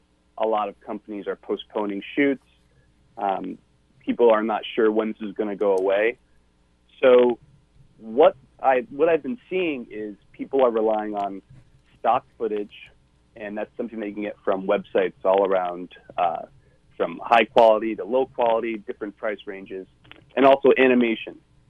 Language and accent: English; Norwalk, Connecticut, United States; Even in my hometown of Norwalk, Connecticut, there's a distillery who's making Purell or hand sanitizer.